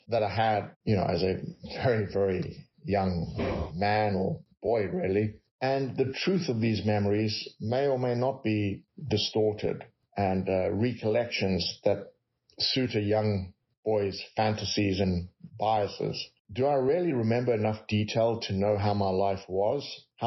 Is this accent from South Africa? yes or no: yes; South Africa; also born or lived in United States; I'm from South Africa originally, and brief history of my life is I grew up in South Africa.